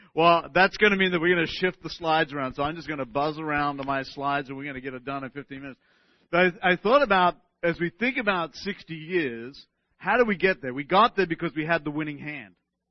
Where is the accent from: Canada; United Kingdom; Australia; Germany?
Australia; Sydney, New South Wales; now in United States; if you can't pick up my accents from Australia, so I'm from Sydney originally, where wallabies, kangaroos, all that kind of stuff thrive and live.